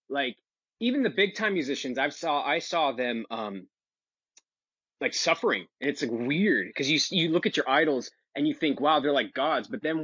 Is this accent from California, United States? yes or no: yes; Los Angeles, California, United States; because here they did a nationwide lockdown, at least in LA, because I'm from Los Angeles.